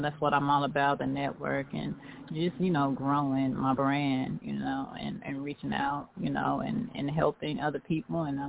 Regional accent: Memphis, Tennessee, United States; now in Oakland, United States; But I'm from Memphis, straight out of Memphis is my hashtag. I've been on the West Coast for a year and a half.

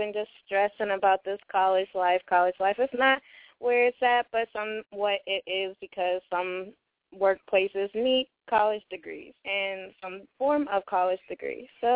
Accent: Pittsburgh, Pennsylvania, United States; now in Norfolk, United States; I am calling from my new area, which is Norfolk, VA, but I miss my hometown, Pittsburgh, PA. I miss you guys.

